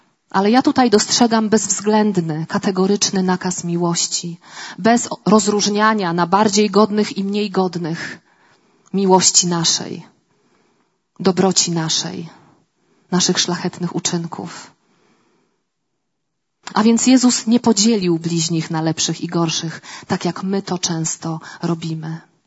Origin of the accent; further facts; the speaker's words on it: coast, Poland; Ja pochodzę z nadmorza.